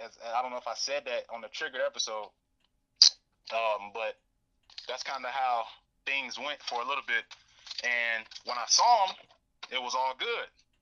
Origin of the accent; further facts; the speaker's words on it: Charlotte, North Carolina, United States; I grew up in Charlotte. I was more city. You know, I'm not like from a country town or nothing like that. I grew up in a neighborhood with plenty of kids.